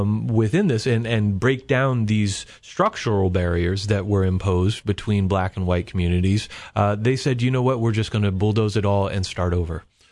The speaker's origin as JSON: {"language": "English", "town": "Charlottesville", "region": "Virginia", "country": "United States", "tie": "born or raised there", "said": "part of the history that we as people growing up in Charlottesville are often taught."}